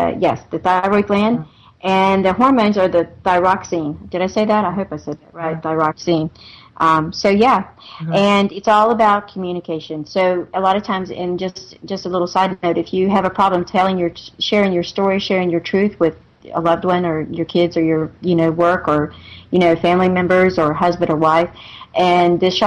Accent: North Carolina, United States; And it's light blue. That's Carolina blue. I'm from North Carolina.

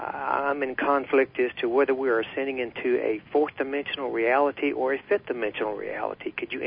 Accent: Galveston, Texas, United States; I am from the Galveston area

